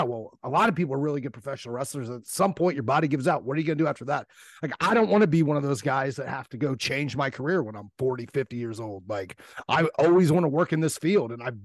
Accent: Ohio, United States; I'm from Ohio. We got a whole different jargon over here. I mess up words all the time.

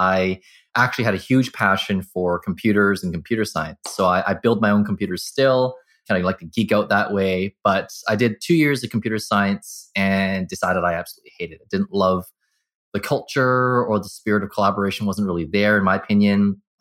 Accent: Burnaby, British Columbia, Canada; also born or lived in Vancouver, Canada; they had me in the early 80s. And, you know, I grew up in Burnaby. So I was born in Vancouver, grew up in Burnaby, and, you know, spent much of my schooling in all of Burnaby.

